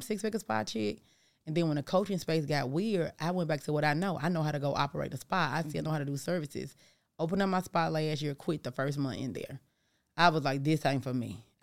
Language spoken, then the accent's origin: English; Memphis, Tennessee, United States; now in Atlanta, United States; I am from Memphis, Tennessee, but mm-hmm. I live in Atlanta.